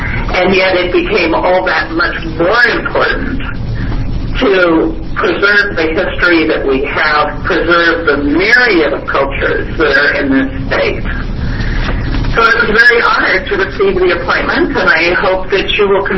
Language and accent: English; Oregon, United States; I am from Southern Oregon.